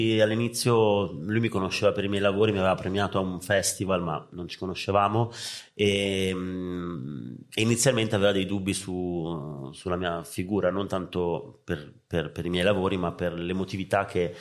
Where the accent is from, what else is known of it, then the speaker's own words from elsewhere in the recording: Rome, Lazio, Italy; Sono di Roma.